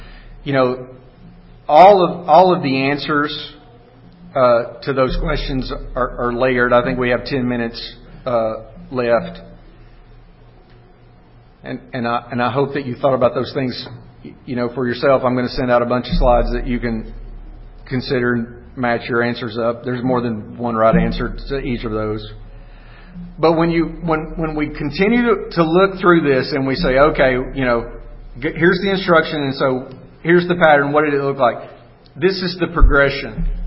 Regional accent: Alabama, United States; Growing up in Alabama, that's a thing.

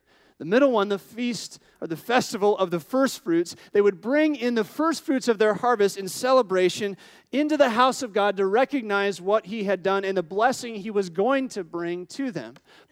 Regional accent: Quad Cities, Illinois, United States; Now, I grew up in Western Illinois along the Mississippi River, farming country, right? I grew up in the city, but a relatively small city compared to like Milwaukee, right?

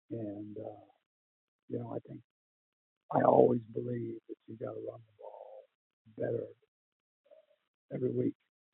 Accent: Midwest, United States; what growing up in the Midwest, what Michigan, Ohio State used to do years ago.

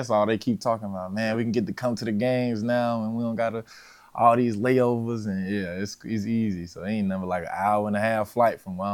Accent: Alabama, United States; And, you know, I'm from Alabama. I'm used to the heat, the humidity, and all that.

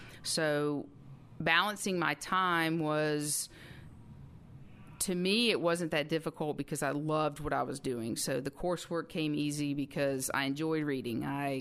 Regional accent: Pensacola, Florida, United States; University of West Florida, which was in my hometown, was ranked really high in the NAIA standings.

